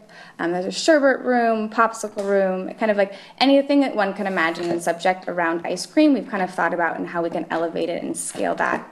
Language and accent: English; California, United States; I grew up in California next to the ocean.